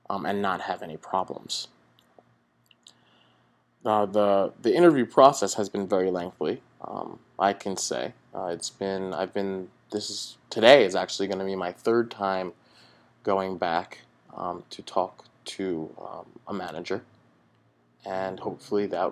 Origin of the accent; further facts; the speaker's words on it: Princeton, New Jersey, United States; I grew up in Princeton, New Jersey.